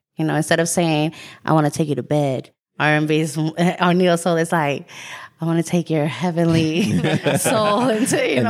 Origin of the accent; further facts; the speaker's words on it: Panama; now in United States; in the 90s, I grew up more in Panama. So in Panama, I was listening to reggae, salsa.